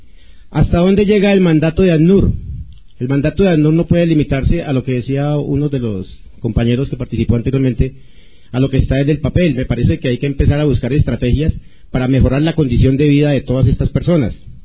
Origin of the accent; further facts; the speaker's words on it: Colombia; now in Ecuador; No queremos que suceda lo que sucedió en Colombia. Tengo la experiencia de haber sido desplazado en dos ocasiones en mi país